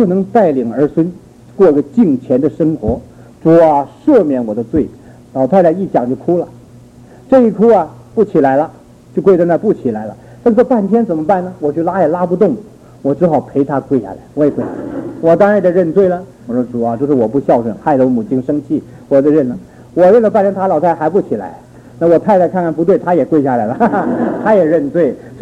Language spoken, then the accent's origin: Chinese; Northeast China, China; 我是东北人，你拿吃东西来说，我东北人吃馒头的啊